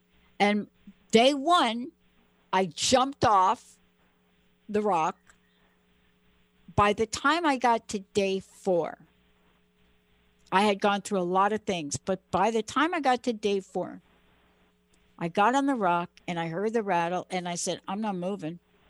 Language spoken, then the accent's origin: English; New York, United States; I'm from New York.